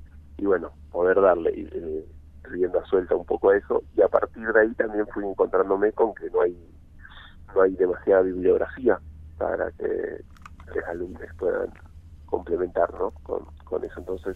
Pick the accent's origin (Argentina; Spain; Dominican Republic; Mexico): Argentina; Rosario, Santa Fe; also born or lived in Denmark; Yo no nací en Rosario, vivo desde los 5 años en Rosario. Nací en Dinamarca, en realidad